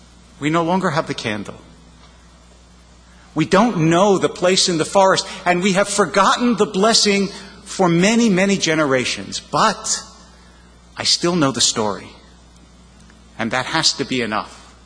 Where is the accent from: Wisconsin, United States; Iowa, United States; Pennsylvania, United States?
Pennsylvania, United States; Philadelphia; who hails from my hometown of Philadelphia